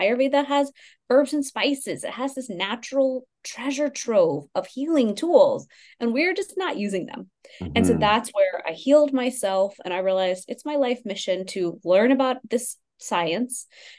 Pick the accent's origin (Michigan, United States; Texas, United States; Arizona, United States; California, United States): Texas, United States; Houston; So I grew up in Houston, Texas, to an immigrant family, a regular Indian girl, and definitely had this experience of living in two worlds.